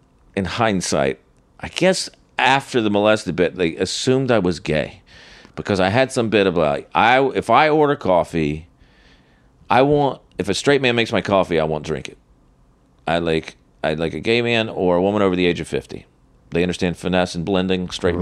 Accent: North Carolina, United States; now in New York, United States; I lived here, but I was from North Carolina. But New York comics would come down, and they would, that crowd would hear the accent and write them off immediately.

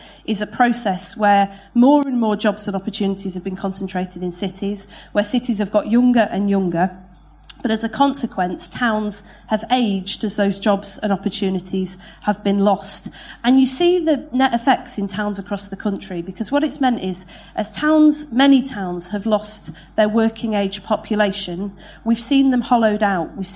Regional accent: Manchester, North West England, United Kingdom; born there; I was born in Manchester in 1979.

